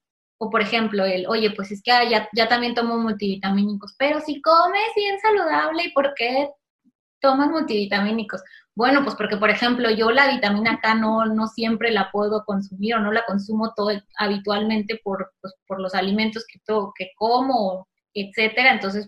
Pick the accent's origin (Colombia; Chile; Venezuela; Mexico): Mexico; Me pueden buscar como mexicana con esclerosis